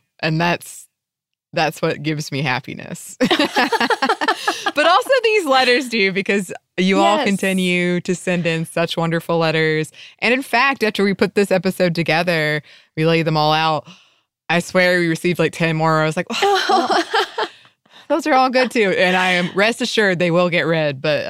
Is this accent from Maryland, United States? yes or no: no; Tampa Bay area, Florida, United States; I grew up in the Tampa Bay area, and believe it or not, I never had a Cubano in the 15 or so years that I lived there.